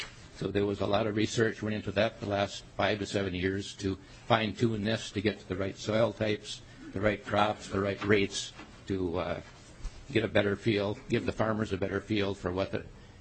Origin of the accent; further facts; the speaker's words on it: Minnesota, United States; for the record … from Grant County